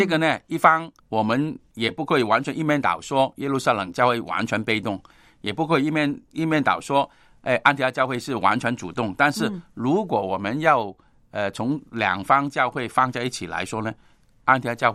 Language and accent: Chinese; Hong Kong; 用我们香港人很常常说的话